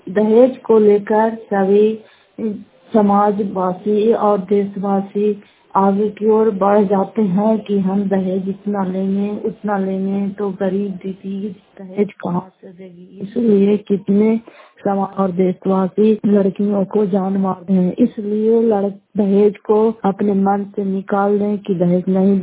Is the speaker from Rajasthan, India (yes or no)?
no; Fatehpur, Bihar, India; घर फतेहपुर पंचायत मकरौता प्रखंड करारपासवा जिला नालंदा के निवासी हूँ।